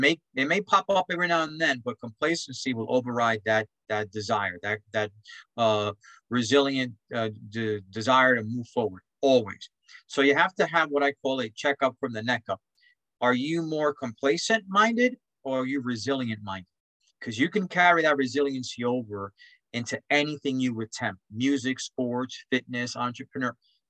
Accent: New York City, New York, United States; I grew up in Spanish Harlem.

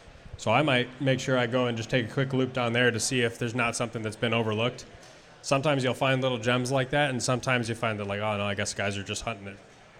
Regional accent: Wisconsin, United States; I grew up in Wisconsin, and the number of hunters that I see gun hunting in public places in Minnesota far exceeds in a lot of scenarios.

